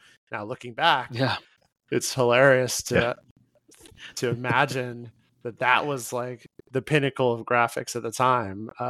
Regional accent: Wisconsin, United States; also born or lived in Atlanta, Georgia; I was born actually right outside Atlanta, Georgia, before being raised in Wisconsin.

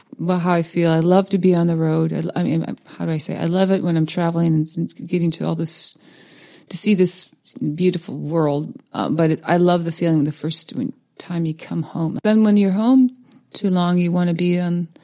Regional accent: Greenbelt, Maryland, United States; also born or lived in Fredonia, United States; Well, I grew up in Greenbelt, Maryland until I was about 8, and then we moved to Fredonia. My family moved.

